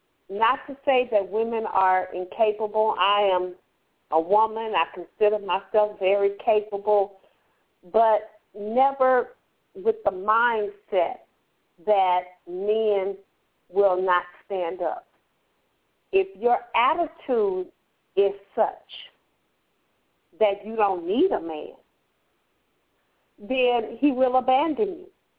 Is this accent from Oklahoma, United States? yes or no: no; Compton, California, United States; But East Coast and Maryland and Atlanta and Compton, my hometown, you better represent.